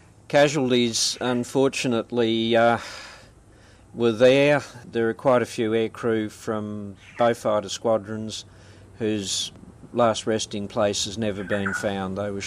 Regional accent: Sydney, New South Wales, Australia; as a kid growing up in Sydney

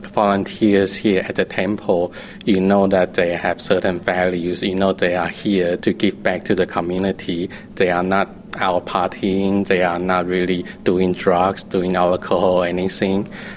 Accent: Australia; also born or lived in Taiwan; I'm from Taiwan originally, and I grew up in Australia.

